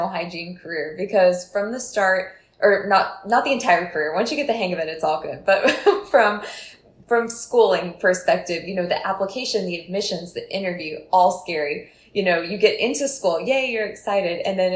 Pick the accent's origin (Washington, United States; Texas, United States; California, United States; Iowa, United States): Texas, United States; also born or lived in Oklahoma; so I'm from Texas. I did my bachelor's in Oklahoma.